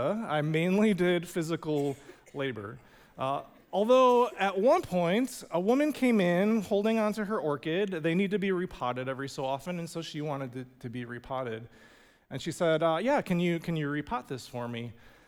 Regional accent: Waunakee, Wisconsin, United States; Growing up in Wanakee, I worked a couple different jobs as a soccer referee and then at the Piggly Wiggly grocery store really briefly.

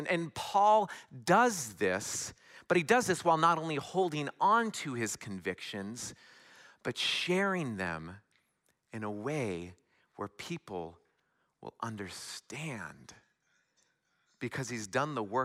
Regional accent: Washington, United States; born there; I am originally from the West Coast. I was born a little north of Seattle

